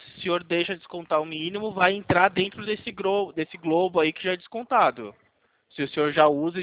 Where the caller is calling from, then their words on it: São Paulo, Brazil; Interior de São Paulo.